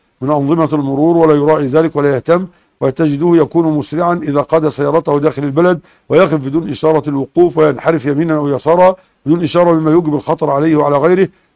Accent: Egypt; يعني واحد معاه سيارة تويوتا عندنا في مصر فيها 13 راكب

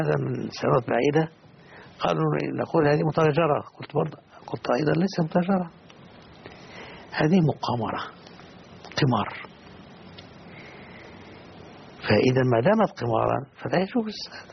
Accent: Qatar; عندنا في قطر كل الشركات التي تتعامل بالربا مكتوبة

